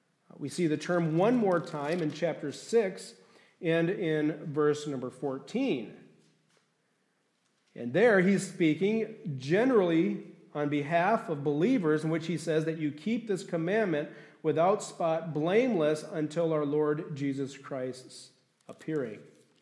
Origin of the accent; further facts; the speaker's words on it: Detroit, Michigan, United States; I piqued my interest because I'm from Detroit, and that was the team that we used to root for back when I was in high school.